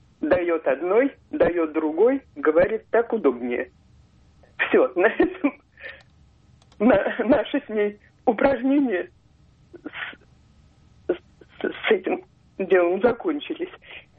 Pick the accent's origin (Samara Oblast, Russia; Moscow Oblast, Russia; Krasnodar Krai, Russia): Moscow Oblast, Russia; Podolsk; now in Saint Petersburg, Russia; Нет, детство мое прошло в Подольске